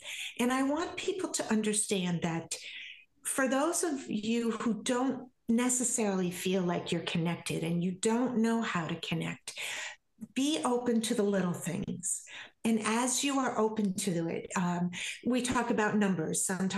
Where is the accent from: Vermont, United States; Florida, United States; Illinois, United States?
Vermont, United States; moved away; I came from Vermont. I just moved out here recently, and I came for the babies.